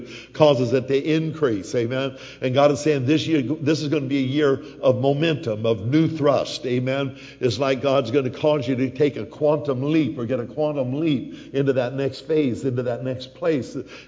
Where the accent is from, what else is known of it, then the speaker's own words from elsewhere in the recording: Colorado, United States; I was born and raised in Colorado